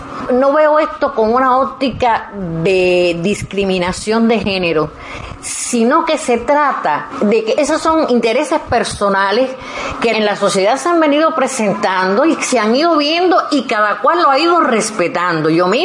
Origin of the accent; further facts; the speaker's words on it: Cuba; Pero en mi país, mi Cuba, este que yo he visto, este terruño